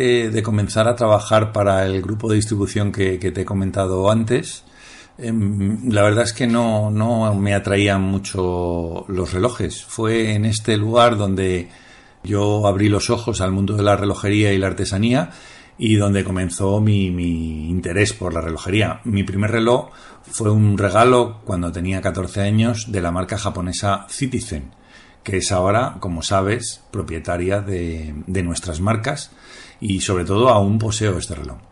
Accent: Amsterdam, North Holland, Netherlands; Spanish is a second language; Soy holandés, concretamente de Ámsterdam, de una pequeña familia.

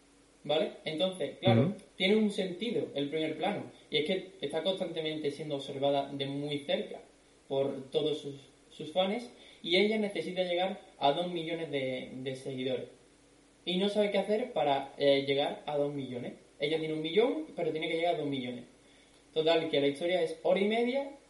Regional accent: Seville, Andalusia, Spain; yo para los que no lo sepáis, soy de Sevilla

